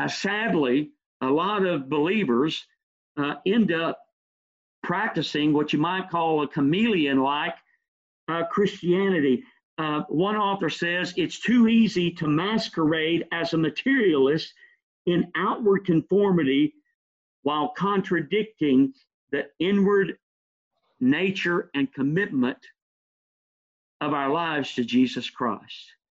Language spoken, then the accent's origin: English; Texas, United States; When I was growing up in Northeast Texas